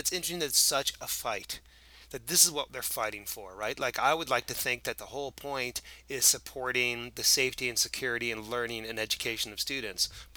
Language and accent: English; New Jersey, United States; born there; I was born in New Jersey.